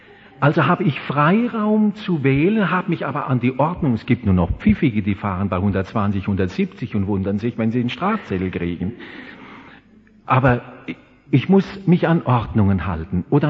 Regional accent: Rhineland-Palatinate, Germany; ich bin ein Pfälzer, ich komme aus der Pfalz

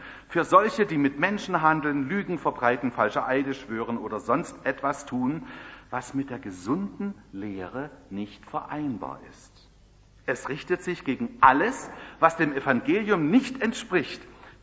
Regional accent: East Germany, Germany; Bei uns im Osten war Hammer und Sichel da drauf.

